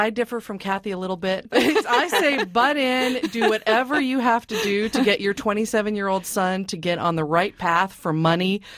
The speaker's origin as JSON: {"language": "English", "town": "Portland", "region": "Oregon", "country": "United States", "tie": "born or raised there", "said": "I grew up in Portland, and you're one of those people that we hated."}